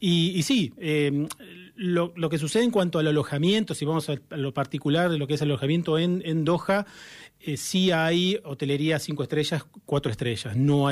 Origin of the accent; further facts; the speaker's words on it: Mar del Plata, Buenos Aires Province, Argentina; acá yo soy oriundo de Mar del Plata, acá trabajé en los mejores hoteles